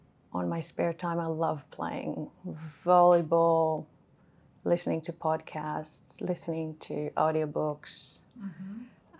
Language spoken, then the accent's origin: English; Israel; now in Australia; I'm lucky to call Australia home nowadays, but I was born and raised in Israel.